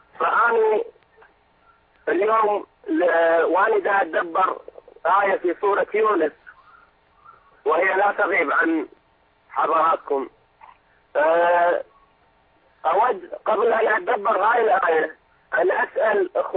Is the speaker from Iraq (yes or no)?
yes; Iraq; طبعا أنا من العراق، أحمل لك سلام الرافدين وسلام أهل العراق كلهم.